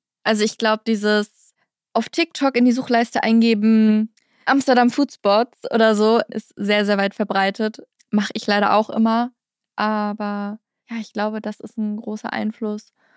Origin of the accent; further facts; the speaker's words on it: Schleswig-Holstein, Germany; Also ich kenne das selber aus meinem Heimatdorf. Das ist ein Dorf direkt an der Ostsee, an der Kieler Förde.